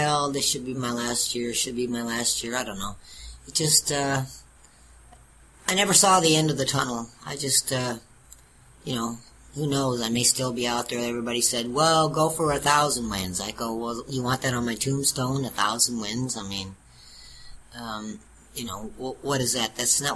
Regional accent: Iowa, United States; I'm from Iowa. I didn't even know what a taco was.

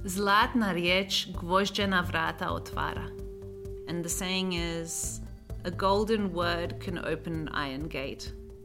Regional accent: Australia; So for me as an Australian, I'm straight to the point.

